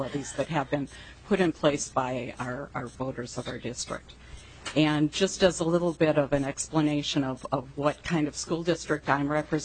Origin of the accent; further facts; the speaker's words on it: Austin, Minnesota, United States; I'm from Austin, Minnesota.